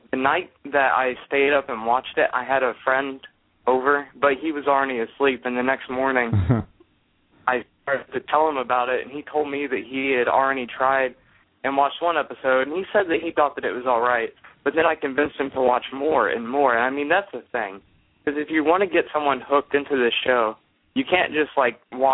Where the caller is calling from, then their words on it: Ohio, United States; Oh, I'm calling from the United States, Ohio.